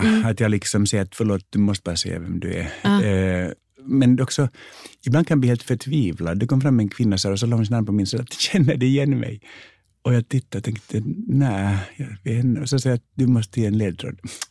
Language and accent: Swedish; Finland; Ja, fast det är också, jag är ju finlandssvensk.